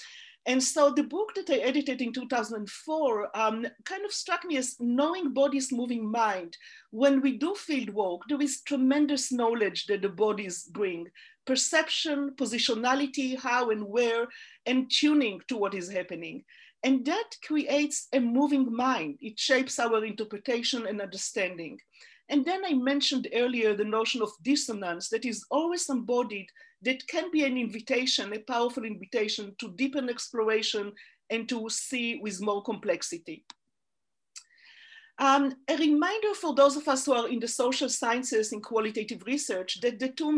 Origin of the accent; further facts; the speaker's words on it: Israel; moved away as an adult; now in United States; I grew up in Israel, came to California, the US at 28